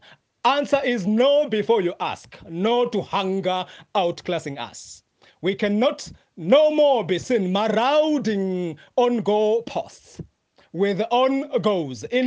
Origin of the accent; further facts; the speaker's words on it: Zimbabwe; I am from Zimbabwe, thank you.